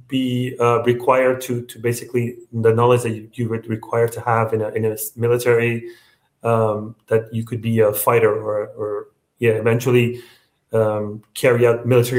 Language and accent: English; Iraq; moved away; also born or lived in Canada; I was smuggled basically from Iraq all the way to the U.S. and then from there to Canada. And then I stayed in Canada for 8 years with foster families.